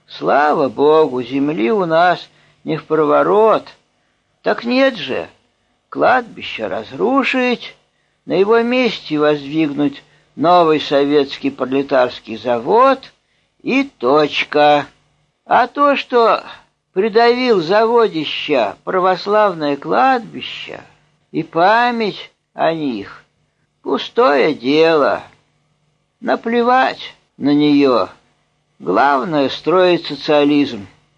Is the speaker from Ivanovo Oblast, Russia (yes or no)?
yes; Ivanovo, Ivanovo Oblast, Russia; Я сам родом из Иваново-Вознесенска.